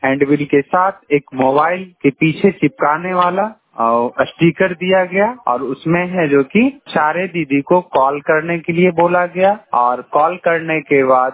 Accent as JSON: {"language": "Hindi", "region": "Bihar", "country": "India", "said": "और मैं नालंदा जिला से हूँ, रहुई ब्लॉक।"}